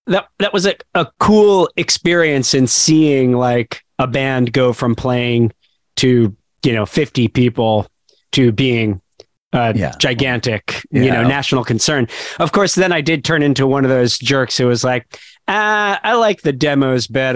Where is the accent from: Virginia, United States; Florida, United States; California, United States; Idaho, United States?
Florida, United States; Miami; So I grew up in Miami.